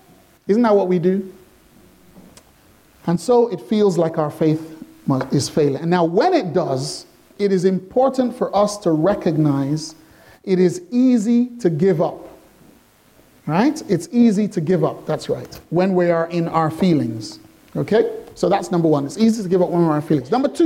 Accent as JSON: {"language": "English", "region": "London", "country": "United Kingdom", "said": "You know, the Floridians know how to handle hurricanes. But I'm coming from London."}